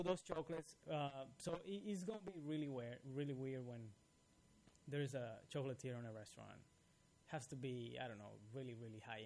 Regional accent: Dominican Republic; I'm from the Dominican Republic.

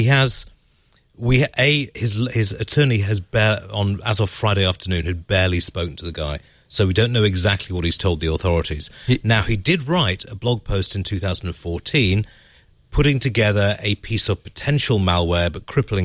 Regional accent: United Kingdom; I've got to say, as a Brit who, if I was coming to the US an awful lot

